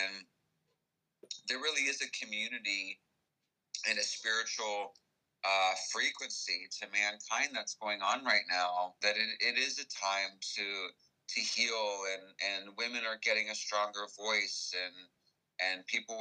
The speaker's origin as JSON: {"language": "English", "country": "United States", "said": "one of the biggest things I learned about Americanism and being an American is I was raised with so much of this unspoken, you can't just go somewhere"}